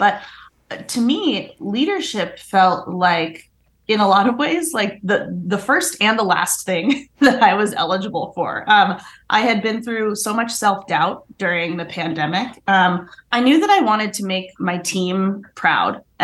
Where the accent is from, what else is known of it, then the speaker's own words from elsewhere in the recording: Boston, Massachusetts, United States; Growing up in Boston for Lunar New Year, our parents would invite all of the friends and neighbors over.